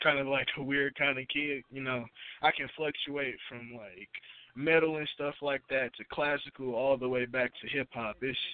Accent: Saginaw, Michigan, United States; I'm from Saginaw, Michigan.

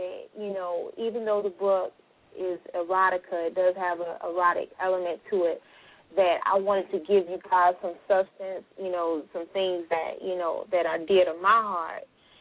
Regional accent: Alabama, United States; Ooh, I don't do ice. I'm from Alabama. You ain't know?

